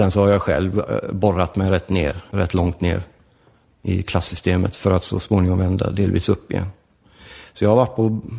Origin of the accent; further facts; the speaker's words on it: Gothenburg, Västra Götaland County, Sweden; Och sen så flyttade vi från förorten när jag var 12 in till centrala Göteborg. Sen bodde jag i centrala Göteborg i olika delar fram till jag var 30 drygt. Pappa italienare, mamma svensk.